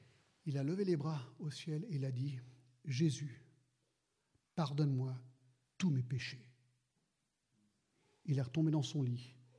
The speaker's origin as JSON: {"language": "French", "country": "United States", "said": "Je suis rentré aux États-Unis, je suis américain d'origine"}